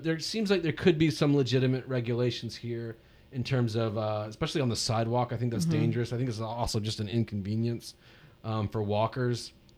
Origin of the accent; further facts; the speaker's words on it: Mississippi, United States; now in Raleigh, United States; But I moved here from Mississippi where people go like 12 miles per hour and they're super polite.